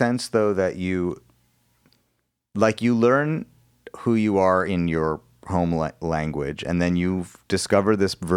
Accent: Wisconsin, United States; I grew up, I'm not from Spain. I have no Spanish family at all. I just love Spain. But I grew up in the middle of the States in Wisconsin.

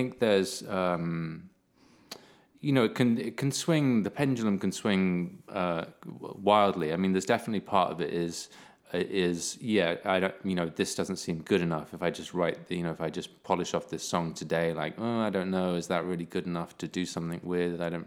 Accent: England, United Kingdom; I mean, you know, I am English, so we don't really reach those kinds of emotional peaks.

